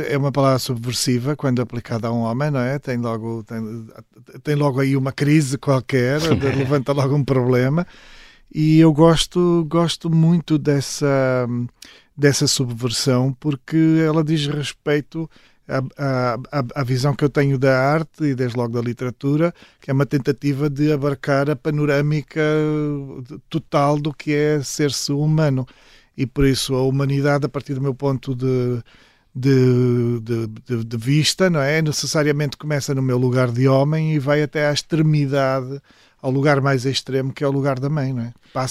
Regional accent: Guimarães, Norte, Portugal; also born or lived in Saurimo, Angola; Vivíamos em Guimarães, naquela altura estávamos em casa da família em Guimarães

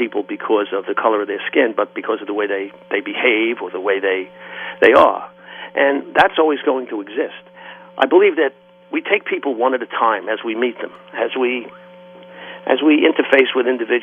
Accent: United States; I like to say that I'm an American of Italian descent.

